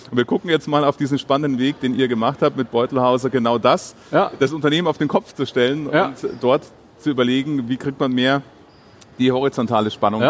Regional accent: Bavaria, Germany; wir kommen beide aus Bayern

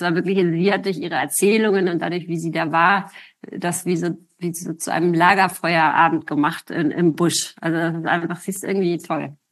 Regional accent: Hamburg, Germany; born there; Also ich bin in Hamburg geboren.

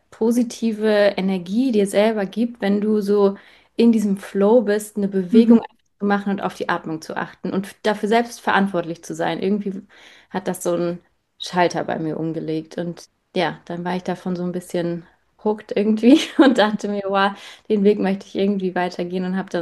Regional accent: Rhineland-Palatinate, Germany; now in Munich, Germany; ich bin 33 Jahre alt und ich komme eigentlich aus der Nähe von Mainz, wohne aber jetzt in München schon seit ein paar Jahren.

